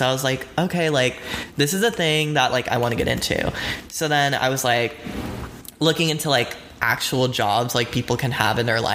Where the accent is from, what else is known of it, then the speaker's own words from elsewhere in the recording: South Carolina, United States; also born or lived in Atlanta / Florida; Okay, so I was born in Atlanta, Georgia. And then I was moved to South Carolina with my family. And then that's kind of where I was raised.